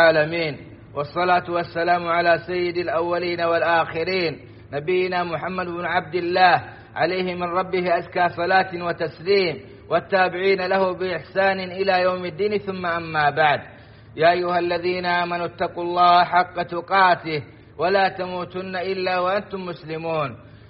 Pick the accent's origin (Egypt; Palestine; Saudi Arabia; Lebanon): Saudi Arabia; اللهم أدم على بلادنا السعودية أمنها وإيمانها واستقرارها